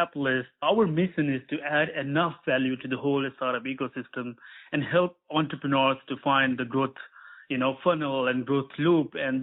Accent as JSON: {"language": "English", "country": "India", "said": "I'm originally from India"}